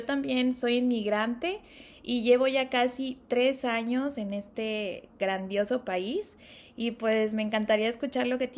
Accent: Mexico; moved away as an adult; now in Canada; yo soy de México, vine con mi familia que está integrada por mi esposo, mis 2 hijos y tomamos la decisión de llegar a Canadá o emigrar a Canadá en el 2019.

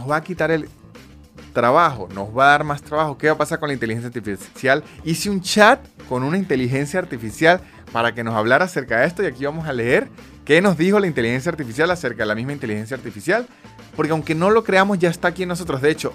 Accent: San Cristóbal, Táchira, Venezuela; Y además yo siento que como yo soy de San Cristóbal al mismo tiempo, que en San Cristóbal las ferias son en enero.

